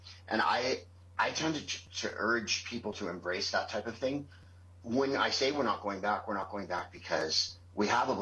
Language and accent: English; San Francisco, California, United States; Because I am from San Francisco, and this has been my the dream of my lifetime, to have a woman from San Francisco be president.